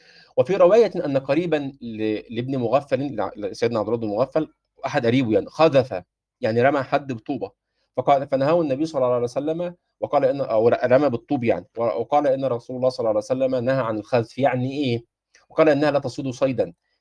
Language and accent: Arabic; Egypt; الناس اللي كانت بتلعب عندنا في مصر بلي